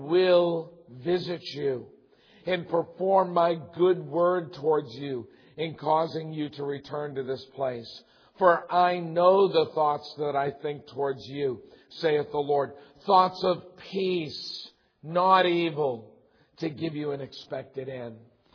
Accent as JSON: {"language": "English", "region": "Massachusetts", "country": "United States", "tie": "born or raised there", "said": "I grew up in Massachusetts on an old dairy farm."}